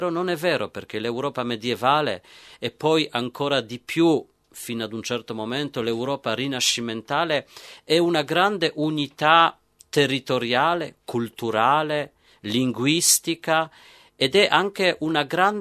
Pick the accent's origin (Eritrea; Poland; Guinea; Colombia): Poland; Italian is a second language; io che sono polacco posso dire che negli ultimi 4 anni ho visto veramente cambiamenti epocali